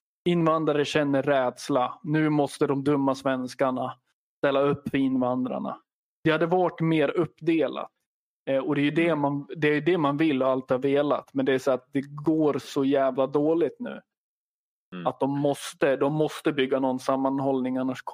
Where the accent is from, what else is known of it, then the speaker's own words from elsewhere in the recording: Sweden; hur kan jag som svensk, hur kan jag som människa